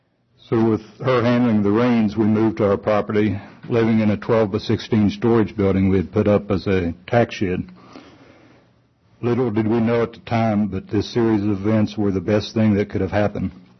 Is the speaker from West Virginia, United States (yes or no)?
yes; West Virginia, United States; Growing up in West Virginia, and my dad being a miner, I've certainly had my share of exposure to coal dust.